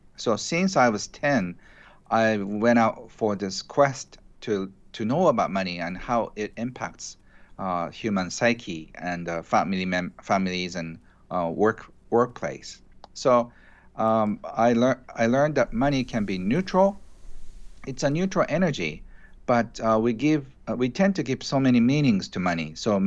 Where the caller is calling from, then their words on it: Tokyo, Japan; I'm doing this from Tokyo. It's almost like the other side of the planet.